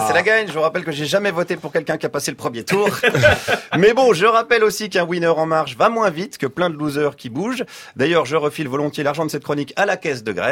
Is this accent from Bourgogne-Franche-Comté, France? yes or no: yes; Bourgogne-Franche-Comté, France; Alors moi, attention, moi, j'ai vécu mon enfance en Haute-Saône